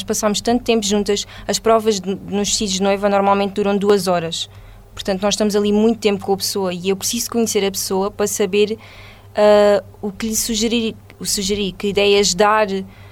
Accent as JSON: {"language": "Portuguese", "region": "Alentejo", "country": "Portugal", "said": "a melhor decisão mesmo foi voltar para o Alentejo e criar o meu negócio aqui, porque é daqui que eu sou e sempre tive orgulho em dizer que sou do Alentejo"}